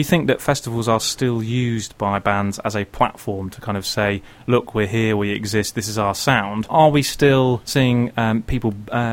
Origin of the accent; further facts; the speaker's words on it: Teignmouth, South West England, United Kingdom; I grew up in Tynmouth in South Devon